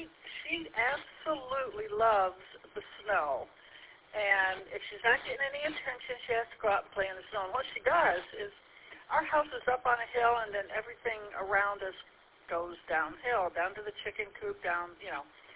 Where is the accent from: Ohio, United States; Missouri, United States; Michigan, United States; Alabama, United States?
Ohio, United States; Columbus; born there; I was born in Columbus, but that was a long time ago.